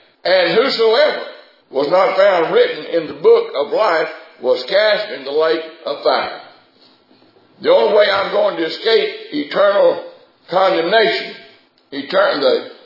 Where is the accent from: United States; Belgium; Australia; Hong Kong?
United States; Mississippi; The reason I'm from Mississippi instead of Tennessee is because of that.